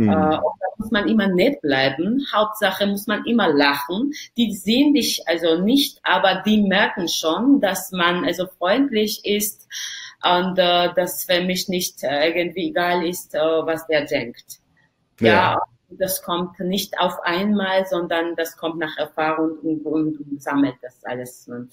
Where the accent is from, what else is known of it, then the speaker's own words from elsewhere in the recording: Georgia; German is a second language; ich komme aus Georgien.